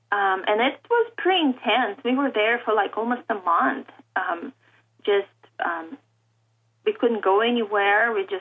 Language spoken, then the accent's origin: English; Leningrad, Saint Petersburg, Russia; English is a second language; I'm from Leningrad, USSR. I'd like to stay here.